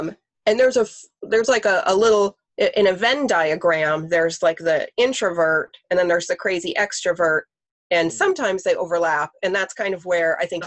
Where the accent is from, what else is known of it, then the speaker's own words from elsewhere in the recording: Manchester, New Hampshire, United States; I grew up in Manchester, New Hampshire. How weird.